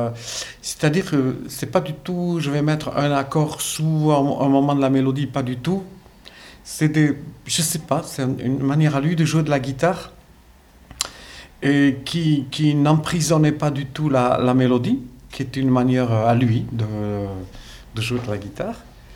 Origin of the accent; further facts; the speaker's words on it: Saint-Palais, Nouvelle-Aquitaine, France; born there; Mais moi, je suis né à Saint-Palais, où une branche de cette famille soulatine est venue s'installer. On a eu une éducation dans le village